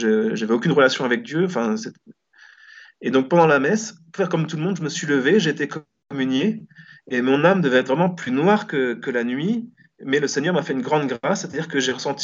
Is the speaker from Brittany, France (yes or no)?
yes; Brittany, France; born there; je suis né en Bretagne, d'une famille catholique pratiquante